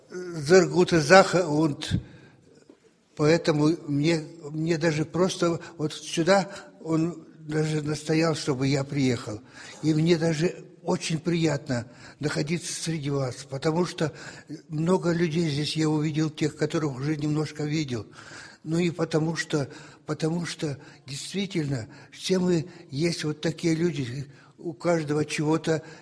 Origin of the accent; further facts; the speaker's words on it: Russia; German is a second language; moved away; vor 20 Jahren, ich komme aus Russland.